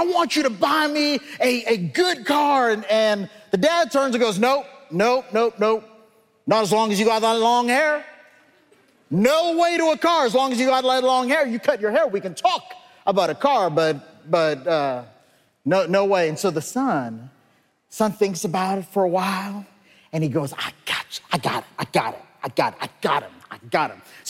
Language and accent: English; Canada; now in Texas, United States; we live in Texas, and Texas is not known as the pedestrian nirvana. You need a ride, you know. And I grew up in Canada, but my kids were all born.